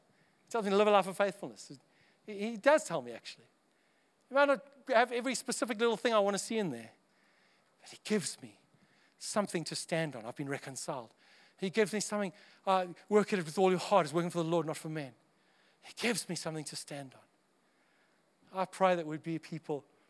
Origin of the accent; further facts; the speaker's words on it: Texas, United States; I grew up in South Texas, evidently.